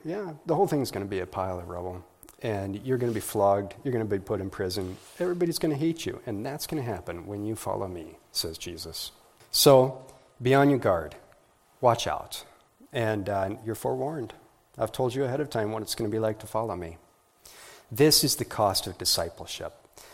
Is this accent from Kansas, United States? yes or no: yes; Kansas, United States; I'm from Kansas. We don't have buildings taller than three floors, right?